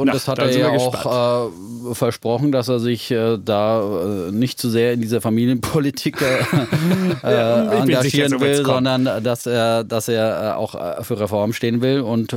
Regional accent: Bavaria, Germany; wir Franken sagen uns halt beim Vornamen.

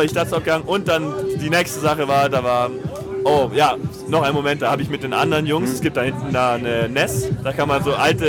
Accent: Memmingen, Bavaria, Germany; now in Munich, Germany; Ich komme ursprünglich aus Memmingen, aber jetzt komme ich aus München.

